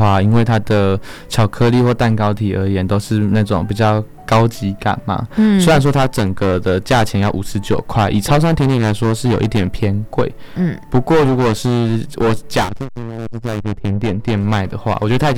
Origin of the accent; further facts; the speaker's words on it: Nantou County, Taiwan; 我的家乡。